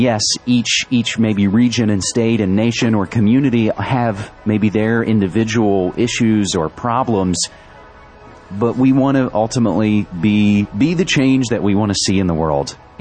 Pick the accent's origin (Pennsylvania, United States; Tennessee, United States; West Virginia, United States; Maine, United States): West Virginia, United States; I'll say I'm from West Virginia and they'll say, oh, I have family in Richmond.